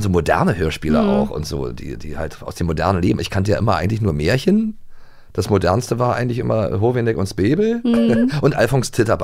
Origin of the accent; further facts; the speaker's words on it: Potsdam, Brandenburg, Germany; Ich bin in Potsdam groß geworden, direkt an der Mauer gelebt